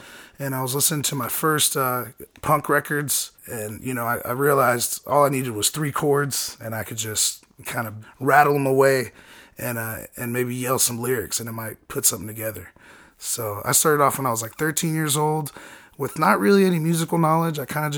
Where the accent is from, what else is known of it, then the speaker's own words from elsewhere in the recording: Dallas, Texas, United States; also born or lived in California; Yeah. Dallas raised, but I was born in California, I guess.